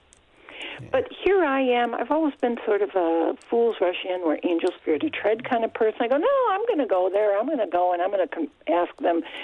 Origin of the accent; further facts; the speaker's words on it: Wisconsin, United States; I'm from Wisconsin. This doesn't happen there, you know?